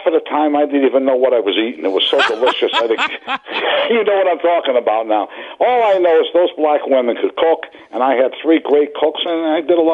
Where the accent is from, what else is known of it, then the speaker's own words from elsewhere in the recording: New Haven, Connecticut, United States; In New Haven.